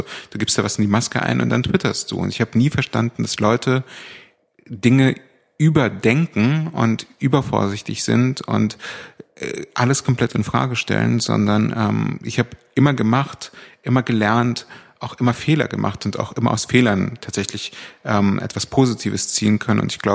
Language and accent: German; Berlin, Germany; ich komme nun mal aus Charlottenburg und bin dann später zum Studieren nach Köln und Hamburg gegangen. Irgendwann zurückgekommen und der klassische Berliner bleibt mehr oder weniger in seinem Kiez. Und jetzt bin ich in Schmargendorf gelandet, was ein Stadtteil von Wilmersdorf ist